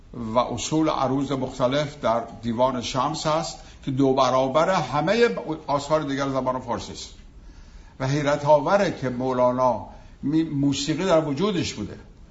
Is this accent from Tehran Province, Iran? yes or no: yes; Tehran, Tehran Province, Iran; moved away as an adult; now in Chicago, United States; از 1966 از تهران اومدم، خیلی سال پیش، 50 سال پیش.